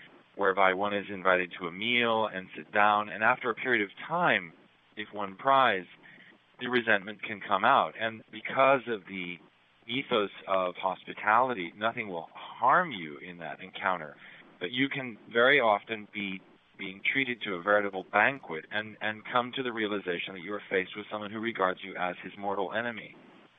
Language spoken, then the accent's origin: English; United States; It's very difficult now for me as an American to go around the city